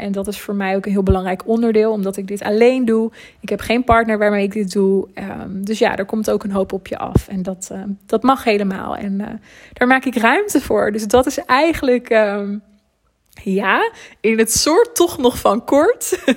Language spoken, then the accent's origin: Dutch; Netherlands; Dat ben ik niet per se, want ik ben toch ook een Hollander. En dat zal ik ook altijd blijven.